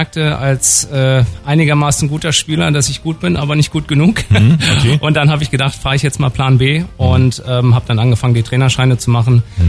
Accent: Berlin, Germany; ich bin ja eigentlich aus Berlin

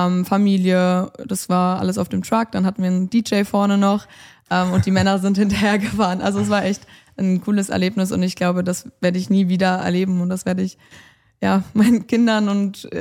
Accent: Hamburg, Germany; gerade auch in meiner Heimatstadt Hamburg

